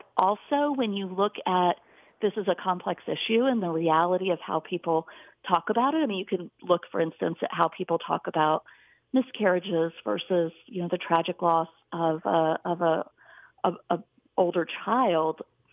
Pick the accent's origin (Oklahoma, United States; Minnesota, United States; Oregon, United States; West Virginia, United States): West Virginia, United States; also born or lived in Troup County, Georgia; I'm not from Vermont. I'm from very rural West Virginia, from Braxton County, and from Troup County, Georgia. Those are the two places I grew up.